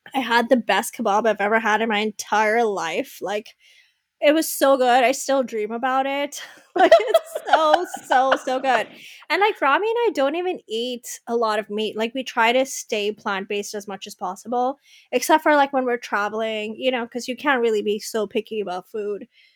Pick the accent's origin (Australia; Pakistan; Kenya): Pakistan; moved away as an adult; now in United States; So I was born and raised in Pakistan. I went to high school in Pakistan. I graduated and then I moved here all by myself without my family to start a whole new life.